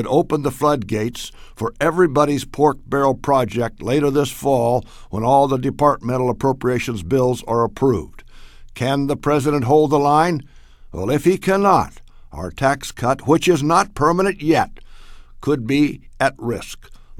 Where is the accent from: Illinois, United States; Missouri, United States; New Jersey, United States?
Illinois, United States; a comprehensive study out of my home state, University of Illinois.